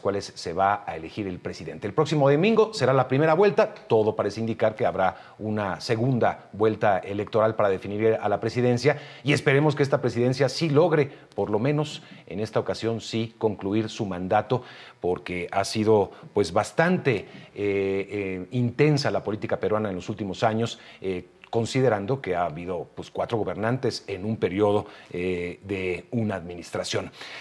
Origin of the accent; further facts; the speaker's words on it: Mexico City, Mexico; de la Ciudad de México.